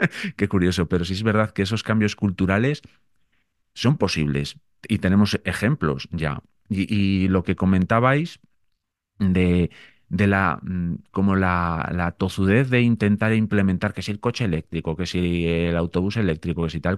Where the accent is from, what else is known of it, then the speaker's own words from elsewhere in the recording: León, Castile and León, Spain; also born or lived in Boñar; Yo soy bueno, soy de León, pero pasé mucha infancia, muchos momentos muy importantes de la vida, de una y de uno, en mi pueblo, en Boñar, en León.